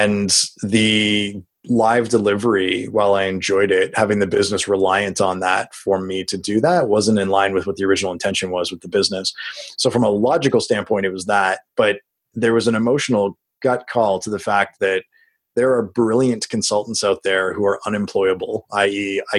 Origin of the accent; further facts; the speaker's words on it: West Coast, Canada; now in Toronto, Canada; coaches and consultants in Toronto, where I'm from professionally, I'm originally from the West Coast.